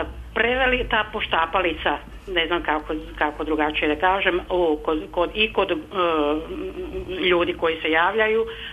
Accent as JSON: {"language": "Croatian", "country": "Croatia", "lives_now": "Serbia", "said": "Ja sam inače došla iz Hrvatske i pokušavam da govorim, da se prilagodim ovom novom svom domu."}